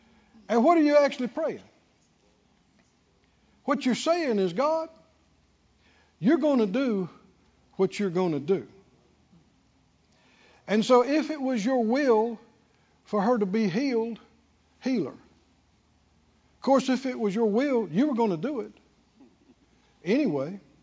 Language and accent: English; Mississippi, United States; I remember myself as a young man back in my home state of Mississippi